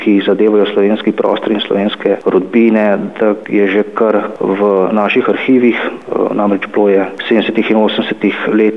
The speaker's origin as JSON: {"language": "Slovenian", "region": "Inner Carniola–Karst", "country": "Slovenia", "tie": "born there", "said": "najstarejša omemba mojega rojstnega kraja, pa tudi seveda ostalih vasi na Menišiji"}